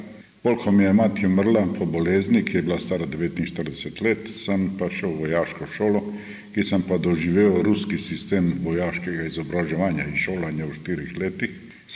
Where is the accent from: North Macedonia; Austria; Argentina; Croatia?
Croatia; Makarska, Split-Dalmatia County; Ja, rodil sem se v Makarski, preživel sem vojno precej kruto, za moja leta, za mojo mladost kot otrok. Povojno življenje v Makarski sem tudi doživel precej kruto